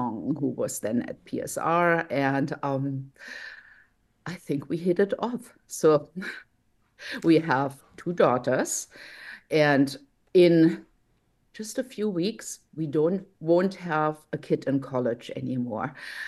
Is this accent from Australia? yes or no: no; Berlin, Germany; accent: German; English is a second language; moved away as an adult; now in United States; Yeah, it's 100% German. So I grew up in West Berlin, came to the US in 1990